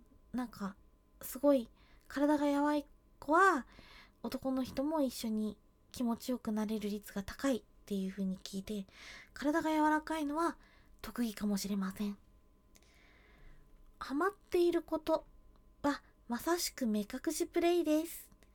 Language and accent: Japanese; Kyushu, Japan; 出身地は九州です。